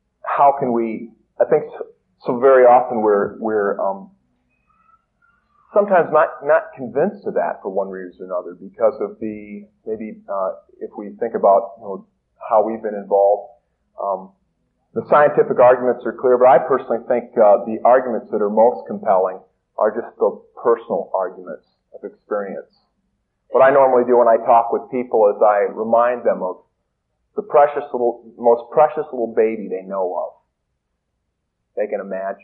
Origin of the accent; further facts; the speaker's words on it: Naperville, Illinois, United States; I'm one of the few people who can say that they were born and raised in Naperville, Illinois.